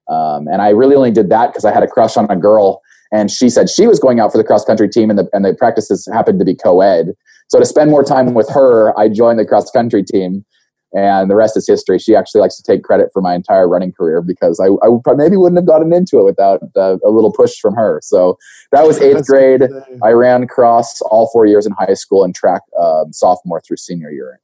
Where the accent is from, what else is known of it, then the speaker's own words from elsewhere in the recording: Boise, Idaho, United States; also born or lived in Blytheville, Arkansas; I was born in Blytheville, Arkansas on an Air Force base. My dad was a surgeon in the Air Force, but I was actually raised from the ages of 3 to 18 in Boise, Idaho. So that's what I call home